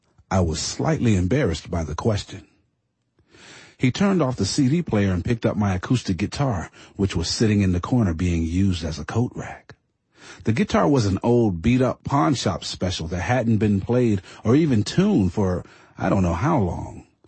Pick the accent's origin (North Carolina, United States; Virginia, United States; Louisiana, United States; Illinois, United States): Virginia, United States; Virginia.